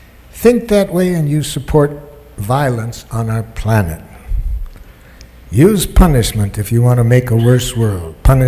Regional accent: Detroit, Michigan, United States; where I grew up in Detroit, here's how jackal works

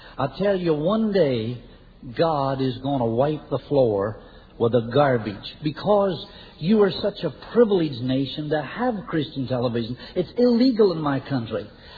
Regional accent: Ireland; moved away; I come from Ireland, as you know, which is steeped in religion.

